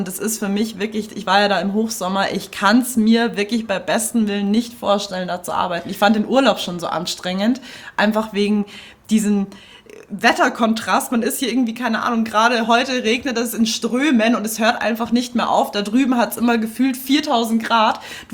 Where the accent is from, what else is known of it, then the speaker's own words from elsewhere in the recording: Munich, Bavaria, Germany; also ich bin in München groß geworden